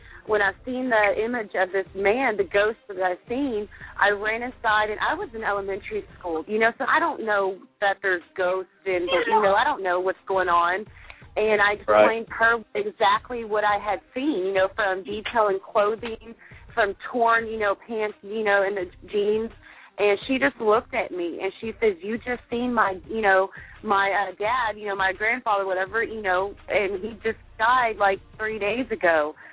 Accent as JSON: {"language": "English", "region": "Texas", "country": "United States", "lives_now": "Arkansas, United States", "said": "Calling from Arkansas. Yes. Originally from Texas. So love my Texans."}